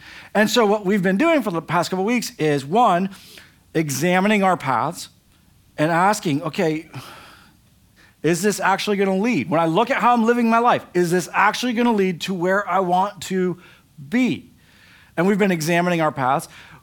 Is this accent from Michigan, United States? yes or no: yes; Kalamazoo, Michigan, United States; born there; also born or lived in Tuscaloosa / Scranton; now in Hoboken, United States; I was born in Kalamazoo, Michigan. I lived in Tuscaloosa, Alabama. And now I live in Hoboken.